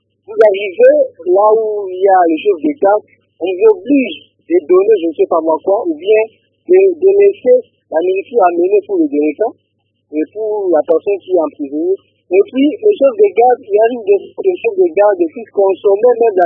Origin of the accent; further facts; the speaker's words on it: DR Congo; Vous savez, chez nous, en RDC